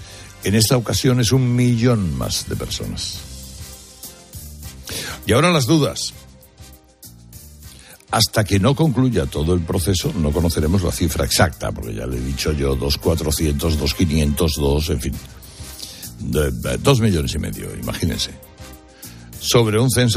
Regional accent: Madrid, Community of Madrid, Spain; Yo soy de Madrid, pero voy a estar en los plazos de julio en Villarico, en Almería.

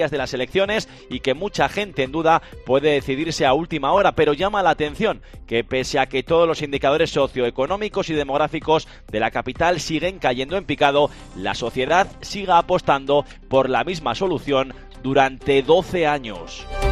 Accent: Zamora, Castile and León, Spain; así somos, la población zamorana.

